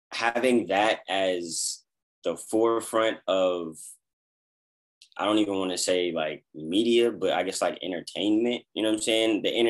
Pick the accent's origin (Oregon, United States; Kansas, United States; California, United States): California, United States; Los Angeles; Bro, I grew up in LA, bro. I grew up in Cali.